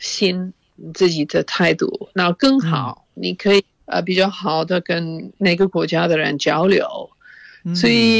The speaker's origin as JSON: {"language": "Chinese", "town": "Oxford", "region": "South East England", "country": "United Kingdom", "tie": "born or raised there", "second_language": "Chinese", "said": "我在牛津长大的时候，我父母非常开放。我母亲在牛津教外国留学生英语，所以我们经常有外国留学生住在我们家。"}